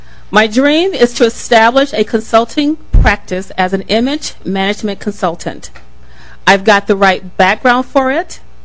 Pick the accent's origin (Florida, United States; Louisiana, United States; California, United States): California, United States; Apple Valley; and I'm from Apple Valley.